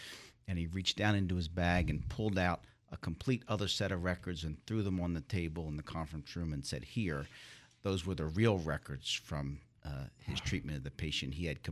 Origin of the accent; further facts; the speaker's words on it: Philadelphia, Pennsylvania, United States; I'm a kid from Philly. I'm kid from the neighborhood. I was born and raised in Germantown, been in Philadelphia pretty much my whole life other than going away for college.